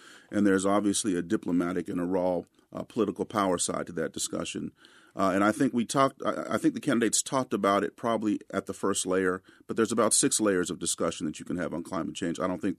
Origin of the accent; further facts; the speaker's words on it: Los Angeles, California, United States; I mean, I'm from Los Angeles, born and raised.